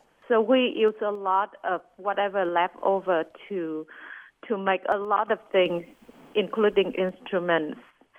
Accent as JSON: {"language": "English", "country": "Vietnam", "tie": "born or raised there", "said": "growing up in Vietnam"}